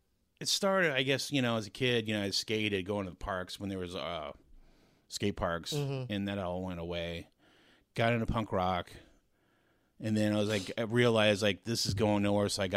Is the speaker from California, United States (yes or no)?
yes; California, United States; No, I grew up in Orange County.